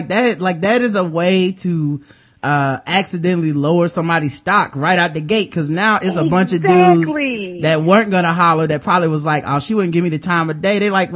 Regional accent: the South, United States; You know, I could feel like, you know, I'm from the South too, I could feel it, like, like, I know that face.

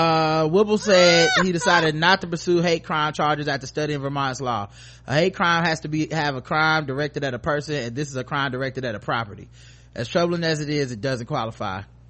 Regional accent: South Africa; I'm South African.

